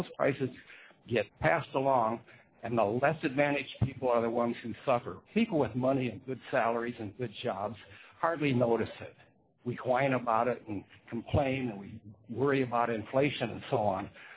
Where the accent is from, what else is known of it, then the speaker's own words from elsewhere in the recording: South Dakota, United States; When I grew up in South Dakota, my dad was a minister after the Depression. We lived below the poverty level and didn't know it.